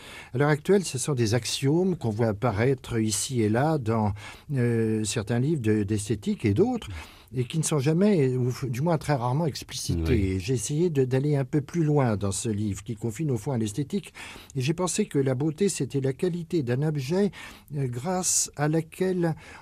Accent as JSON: {"language": "French", "town": "Paris", "region": "Île-de-France", "country": "France", "also_born_or_lived": "Chambéry", "said": "Mais non, je suis parisien, mais j'ai eu la chance de connaître très tôt la montagne."}